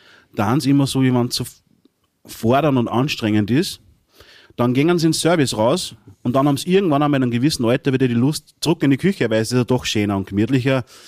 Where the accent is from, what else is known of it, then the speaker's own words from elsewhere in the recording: Vienna, Austria; born there; gebürtig bin ich eigentlich aus Wien.